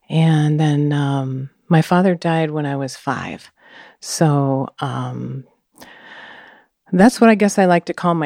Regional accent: Edina, Minnesota, United States; Well, let's see. I grew up here in Minnesota.

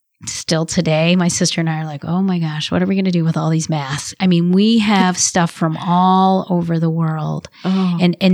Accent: Ames, Iowa, United States; And we grew up in Ames, Iowa. So it was like this small kind of town, but yet big world in our household.

